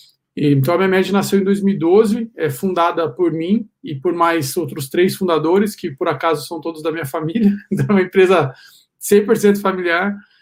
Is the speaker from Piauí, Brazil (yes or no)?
no; Avaré, São Paulo, Brazil; nós somos de Avaré, né, no interior de São Paulo, uma cidade pequena.